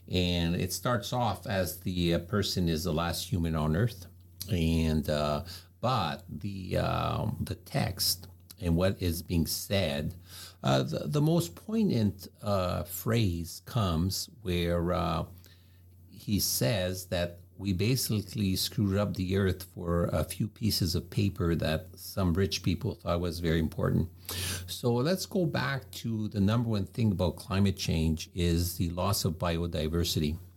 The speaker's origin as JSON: {"language": "English", "region": "Quebec", "country": "Canada", "tie": "born or raised there", "moved": "yes", "said": "I grew up in Quebec"}